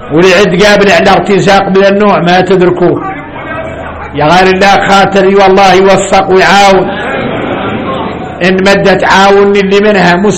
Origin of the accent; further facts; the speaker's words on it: Mauritania; مشكلتنا احنا موريتاني